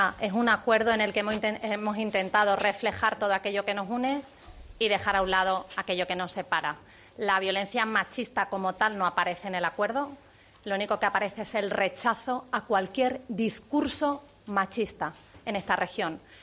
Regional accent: Extremadura, Spain

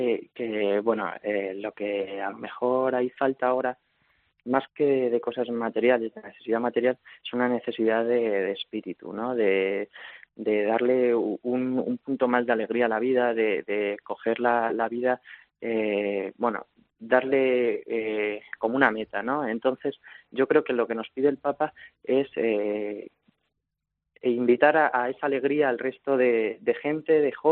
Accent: Madrid, Community of Madrid, Spain; Sí, bueno, yo soy de Madrid.

